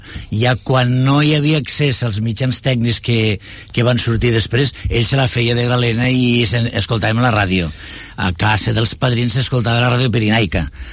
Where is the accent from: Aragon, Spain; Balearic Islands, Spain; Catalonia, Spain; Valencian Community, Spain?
Aragon, Spain; Sant Esteve de Llitera; born there; Jo vaig néixer a Sant Esteve de Llitera. La meva generació és dels pocs que quedem en el poble nascuts allà.